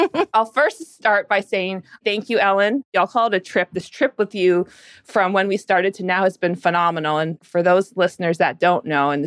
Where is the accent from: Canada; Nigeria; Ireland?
Canada; moved away as an adult; now in United States; was born and raised in Canada, but very humble roots